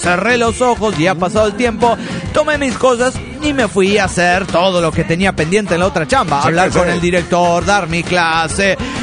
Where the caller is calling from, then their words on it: Córdoba, Argentina; de Córdoba, Argentina.